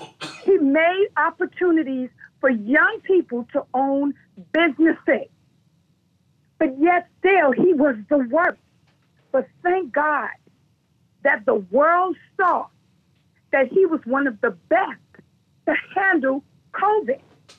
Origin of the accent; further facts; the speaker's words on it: United States; Like I said earlier, as an American, I refuse to believe that America voted for a racist.